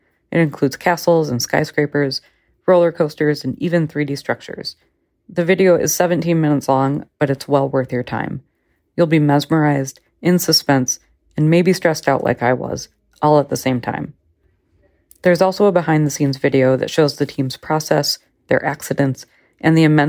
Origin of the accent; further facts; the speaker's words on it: Minneapolis, Minnesota, United States; from Minneapolis, Minnesota